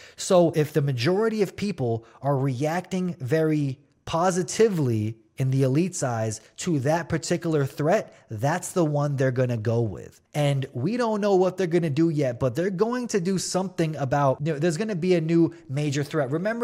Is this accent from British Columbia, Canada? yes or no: yes; Vancouver, British Columbia, Canada; I'm not sure about all BC, but I'm from Vancouver, people.